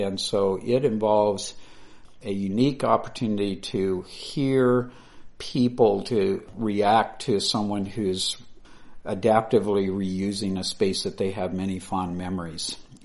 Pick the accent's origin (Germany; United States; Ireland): United States; Iowa; I grew up in Iowa and recognized the history